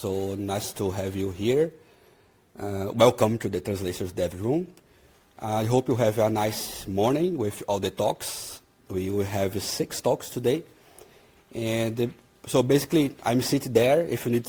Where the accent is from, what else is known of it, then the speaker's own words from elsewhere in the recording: Brazil; I help Debian to translate English from English to Portuguese because I'm from Brazil